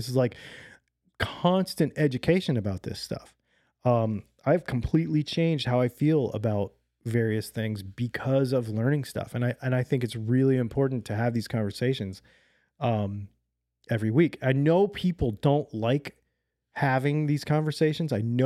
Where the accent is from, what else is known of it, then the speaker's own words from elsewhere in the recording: United States; Now, I am Native American. I am of a minority population